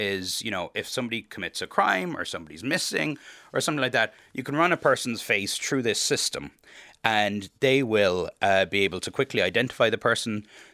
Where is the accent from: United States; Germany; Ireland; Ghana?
Ireland; Cahersiveen, County Kerry; Picture of me from the Kerry's Eye newspaper. I'm from Carseveen, from when I was about 15 years old